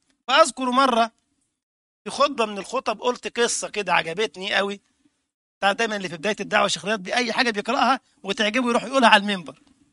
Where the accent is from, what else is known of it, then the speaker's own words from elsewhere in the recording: Egypt; كان احد المشايخ عندنا في مصر رحمه الله